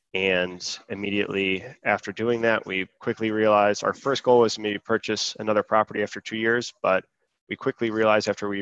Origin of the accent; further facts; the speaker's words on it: Connecticut, United States; born there; now in Ohio, United States; I was born in Connecticut. And then came to Ohio to attend the Ohio State University